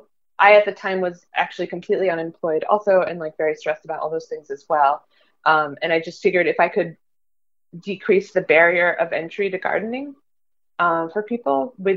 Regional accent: California, United States; I grew up in California with my mom. She always had a garden.

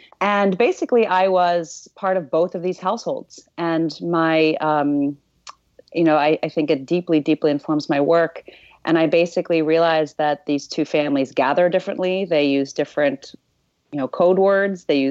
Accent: Zimbabwe; born there; I was born in Zimbabwe, perhaps uncommon place to be born. And I come from two different worlds.

